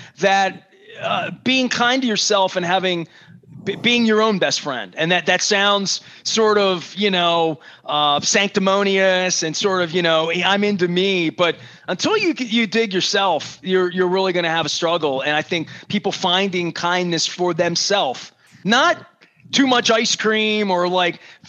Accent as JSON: {"language": "English", "town": "Dundalk", "region": "Maryland", "country": "United States", "tie": "born or raised there", "said": "I grew up with that in Dundalk."}